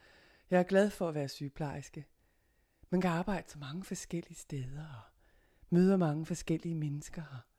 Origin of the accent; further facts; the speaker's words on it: Viborg, Central Denmark Region, Denmark; Jeg kommer op fra Viborg-egnen, men har taget min uddannelse i Aarhus.